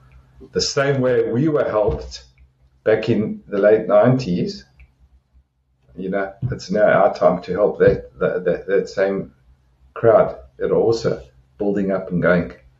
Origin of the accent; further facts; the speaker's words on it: South Africa; And possibly because I come from there and I am South African.